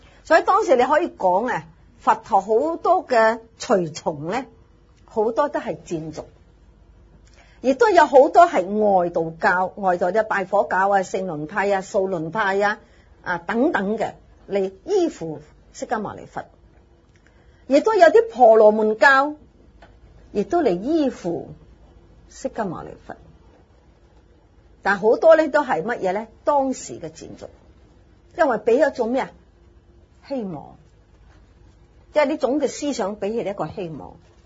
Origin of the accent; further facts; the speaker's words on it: China; 我哋中国人啊好中意俾人睇一出世咗啲 B B 啊